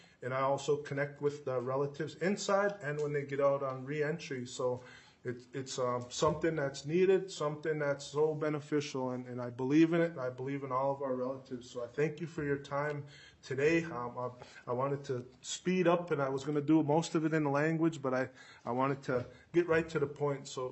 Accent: Red Lake, Minnesota, United States; now in Minneapolis, United States; I'm from Red Lake. I live in South Minneapolis.

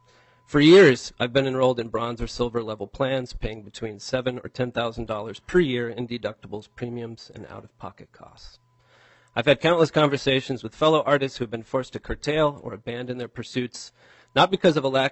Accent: Minneapolis, Minnesota, United States; I'm a songwriter from Minneapolis.

